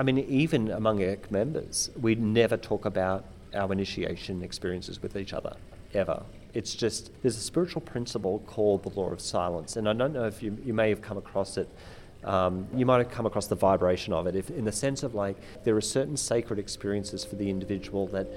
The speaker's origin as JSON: {"language": "English", "country": "Australia", "said": "I'm from Australia. I moved over here to work for ACK-N-CAR, actually."}